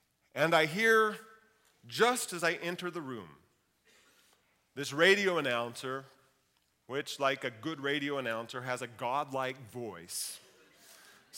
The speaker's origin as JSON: {"language": "English", "region": "California", "country": "United States", "tie": "born or raised there", "said": "I've been pastoring in my home country, Humboldt County, and now I'm exploring whether God is leading my family and I to Lodi."}